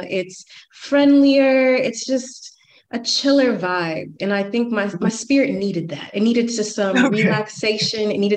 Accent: Atlanta, Georgia, United States; I'm from Atlanta, and I think I always knew I wanted to live abroad.

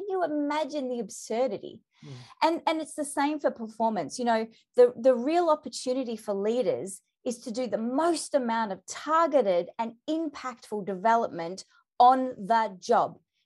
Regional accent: Melbourne, Victoria, Australia; I'm from Melbourne, right? We're all footy mad. I'm not, but we're all here in Melbourne, in Victoria, footy mad apparently.

